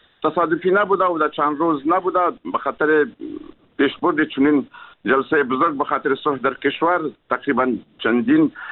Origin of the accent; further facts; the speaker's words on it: Afghanistan; ما همه ما افغان هستیم و همه ما خیش و خم در داخل کشور داریم